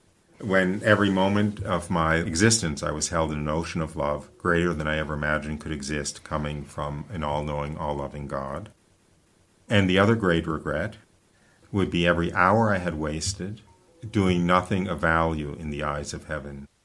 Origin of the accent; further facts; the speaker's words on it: New York, United States; I was born and raised Jewish in the United States, outside of New York City.